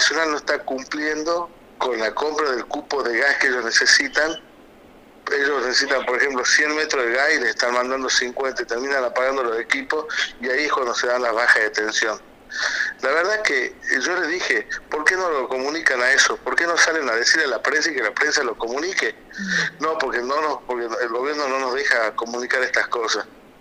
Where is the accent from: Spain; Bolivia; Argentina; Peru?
Argentina; Soy argentino y sobre todo defiendo a los comerciantes.